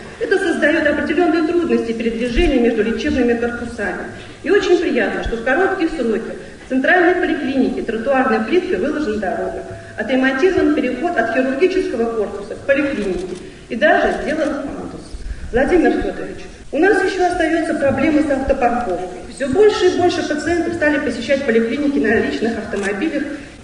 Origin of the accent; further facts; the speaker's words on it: Ramenskoye, Moscow Oblast, Russia; Я коренная раменчанка, родилась и живу в нашем районе.